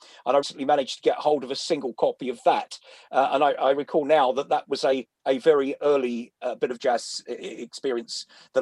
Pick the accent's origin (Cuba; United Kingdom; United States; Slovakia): United Kingdom; Stratford, London; born there; now in Lincolnshire Fens, United Kingdom; I was born in Stratford in East London.